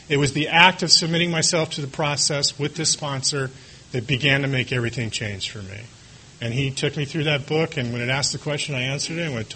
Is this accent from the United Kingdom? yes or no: no; California, United States; And I come from Orange County, and our H&I committee is broken up into two meetings